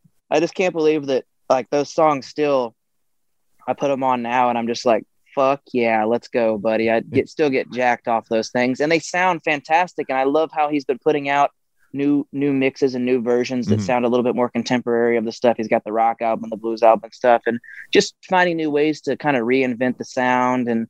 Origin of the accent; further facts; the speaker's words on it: Texas, United States; And obviously, like, I grew up in Central and South Texas. So there's like a red dirt country scene down here